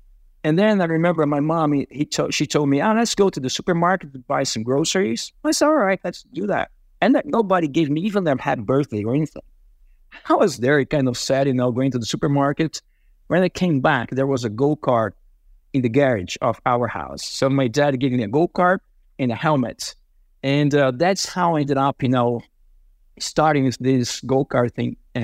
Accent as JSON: {"language": "English", "country": "Brazil", "tie": "born or raised there", "also_born_or_lived": "Germany", "said": "Actually, I was born in Germany. My parents lived in Germany for about 6 or 7 years. You know, the late 60s, early 70s. So I was born there, but when they came back to Brazil, I was only 2 years old."}